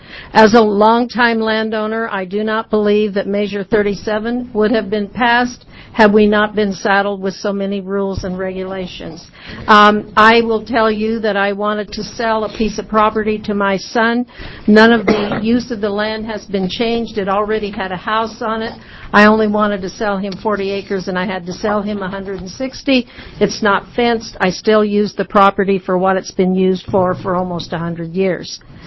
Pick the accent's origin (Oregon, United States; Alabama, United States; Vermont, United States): Oregon, United States; Long Creek; I'm from Long Creek, Oregon.